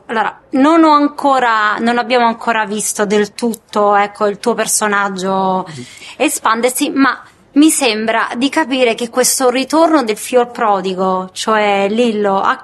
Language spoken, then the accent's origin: Italian; Naples, Campania, Italy; Anche io da napoletana.